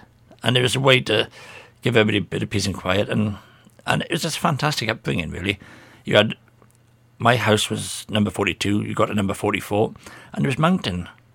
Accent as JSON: {"language": "English", "region": "Wales", "country": "United Kingdom", "accent": "Welsh", "said": "everybody, as soon as they hear my accent, will automatically think, oh, yeah, I remember him now … because of the Welsh."}